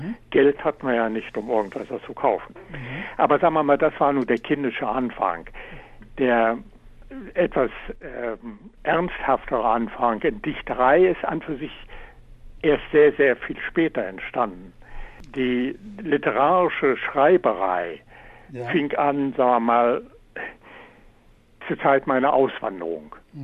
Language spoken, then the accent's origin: German; Germany; German is a second language; now in Canada; Gewiss, ich bin ja immer Deutscher geblieben. Ich habe die kanadische Staatsangehörigkeit natürlich, aber ich bin Deutscher geblieben in der Denkweise, in der Art, in den Dingen, die ich sehe, ein großer Unterschied hier.